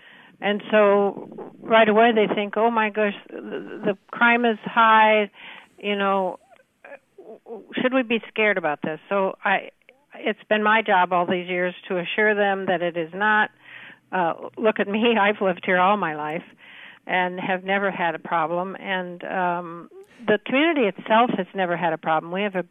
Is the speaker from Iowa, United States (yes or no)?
yes; Fort Madison, Iowa, United States; since I've been born and raised in Fort Madison and I've sold real estate here for 37 years